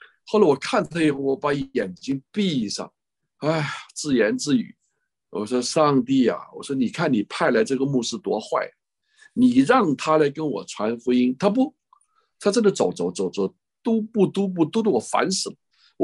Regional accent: China; 能抓我们就是大陆的青年啊

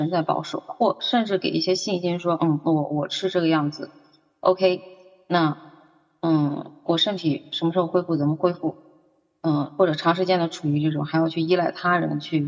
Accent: China; 我们中国人叫养气血哈，就不光是说你的那个血色素的指标血常规达标，是一种气血的修复。

